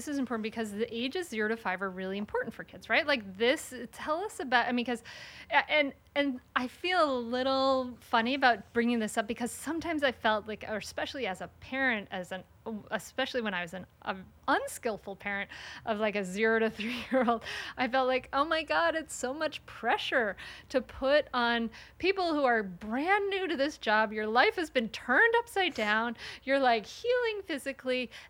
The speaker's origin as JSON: {"language": "English", "region": "Rhode Island", "country": "United States", "tie": "born or raised there", "said": "No, it's so great because I grew up in Rhode Island and now I live in Delaware and no one says anything is wicked anything anymore."}